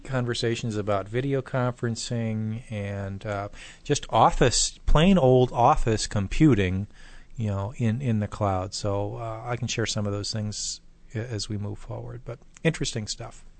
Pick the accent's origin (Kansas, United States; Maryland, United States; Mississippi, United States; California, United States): California, United States; I grew up in San Francisco, just for our listeners. I grew up near Oakland, actually, so I wasn't totally foreign to the concept of earthquakes